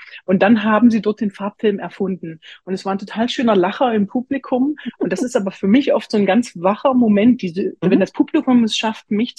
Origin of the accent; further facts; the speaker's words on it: Bitterfeld-Wolfen, Saxony-Anhalt, Germany; now in Leipzig, Germany; Also ich komme aus Bitterfeld-Wolfen ganz ursprünglich, lebe in Leipzig